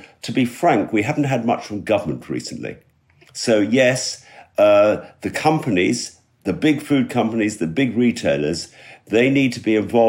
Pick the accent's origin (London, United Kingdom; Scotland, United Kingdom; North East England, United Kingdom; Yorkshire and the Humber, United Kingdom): London, United Kingdom; now in Wales; I was born in 1950. And I was, as most of us are these days, an urban dweller. I grew up in London.